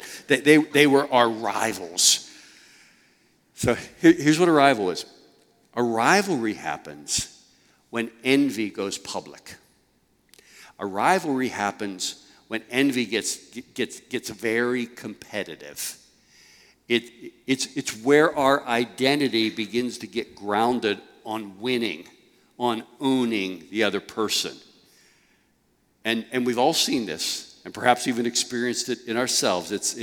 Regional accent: Pittsburgh, Pennsylvania, United States; And I was raised in Pittsburgh.

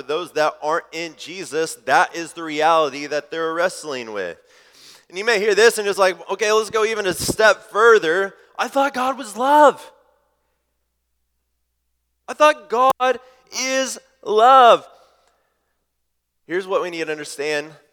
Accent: Midwest, United States; I mean, we're from the Midwest, for crying out loud, right?

